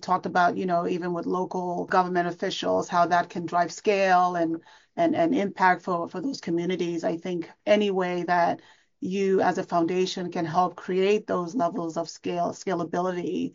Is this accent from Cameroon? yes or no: yes; Cameroon; moved away; So originally from Cameroon, West Africa, I always go back, I've shared this story before, to growing up in Cameroon and spending time in a small town called Likumba in Cameroon where my grandparents lived.